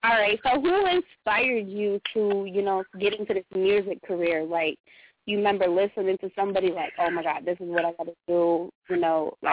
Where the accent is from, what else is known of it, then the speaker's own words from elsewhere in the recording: Midwest, United States; I'm from the Midwest, too. We do got great music out here. I'm in Minnesota.